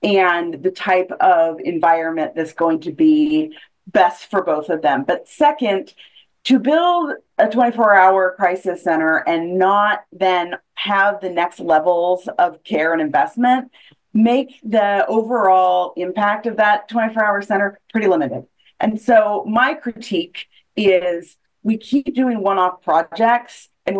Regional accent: Salem, Oregon, United States; now in Portland, United States; I am a native Oregonian, born and raised in Salem, but I've lived in Portland for 22 years now.

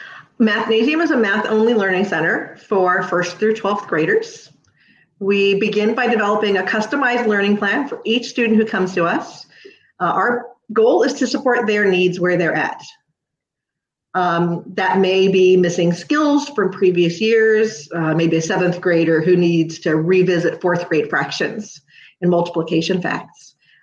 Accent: Fort Myers, Florida, United States; I grew up in Fort Myers, and so we had a lot of big cities kind of close to us

